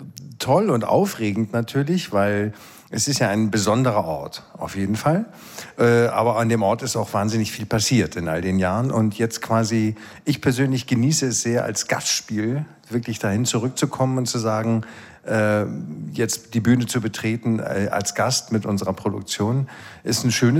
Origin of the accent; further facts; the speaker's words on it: Bremen, Germany; Ich komme ja aus der Ecke